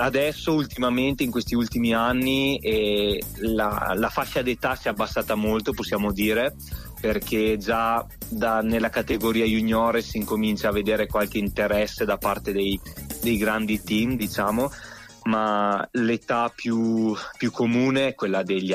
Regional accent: Dro, Trentino-Alto Adige, Italy; E sì, sono nato a Dro.

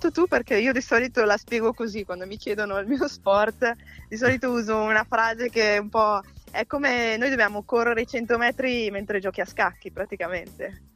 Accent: Caldaro, Trentino-Alto Adige, Italy; sono cresciuta a Caldaro, dove anche le mie compagne di classe giocavano hockey, quindi arrivo anche da un paese hockeyista

